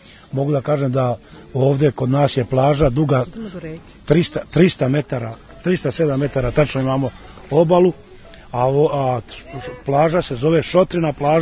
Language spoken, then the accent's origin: Serbian; Loznica, Šumadija and Western Serbia, Serbia; Gledaj, ja sam iz Loznice